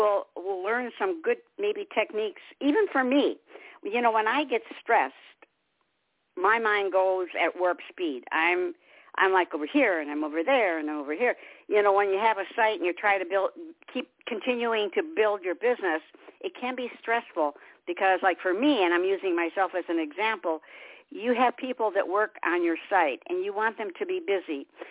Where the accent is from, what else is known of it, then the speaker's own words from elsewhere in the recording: Michigan, United States; now in South Carolina, United States; I'm originally from Michigan, where it was ice and snow